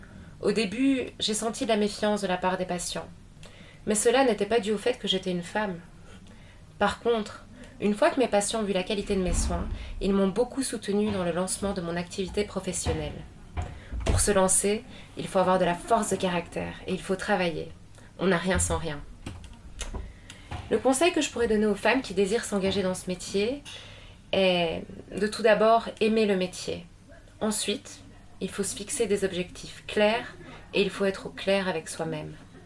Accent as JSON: {"language": "French", "country": "Rwanda", "moved": "yes", "lives_now": "Belgium", "said": "Je suis originaire du Rwanda. J'ai fui le pays pour venir m'installer en Belgique en 1994."}